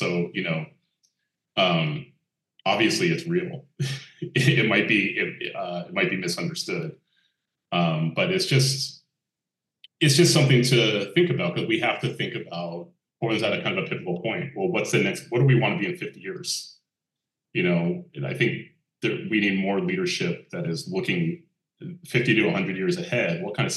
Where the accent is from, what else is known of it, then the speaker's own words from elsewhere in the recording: Portland, Oregon, United States; I grew up in Northeast Portland. It was very different 30, 40 years ago.